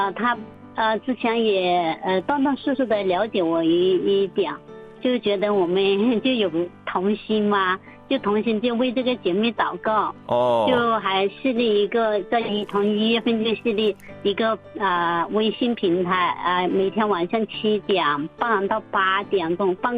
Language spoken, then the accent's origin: Chinese; Hunan, China; now in Qingyuan, China; 我是湖南的，现在在广东清远。